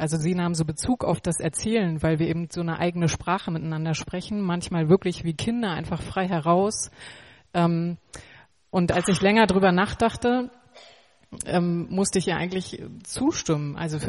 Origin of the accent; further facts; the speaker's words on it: Greifswald, Mecklenburg-Vorpommern, Germany; Ich bin 36 Jahre, bin in Greifswald geboren und auch zur Schule gegangen.